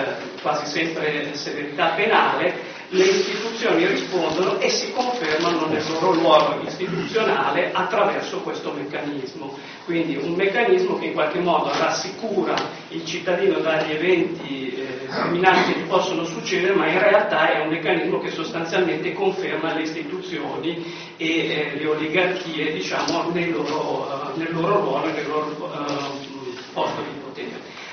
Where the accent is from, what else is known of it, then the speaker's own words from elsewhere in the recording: Como, Lombardy, Italy; vengo da Como